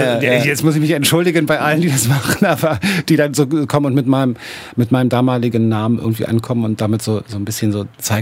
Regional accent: Berlin, Germany; Und mit wem kommen wir denn noch klar hier als Berliner?

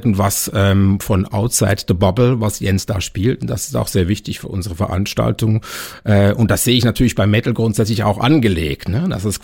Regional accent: Switzerland; mich befremdet das manchmal so ein bisschen als Schweizer

